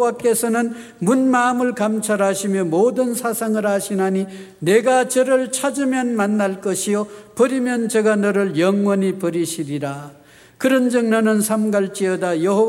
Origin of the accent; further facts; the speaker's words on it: Manchuria, China; born there; also born or lived in Manpo, North Korea; 물론 저는 만주에서 태어났고 저희 아버님도 젊은 소시절에 만주에서 지나서